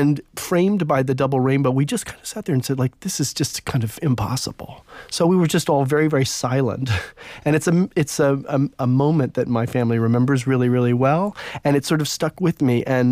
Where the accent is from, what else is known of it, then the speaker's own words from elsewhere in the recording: Charleston, South Carolina, United States; It's where I'm from. I'm from the Low Country, Charleston, South Carolina, originally, with my family.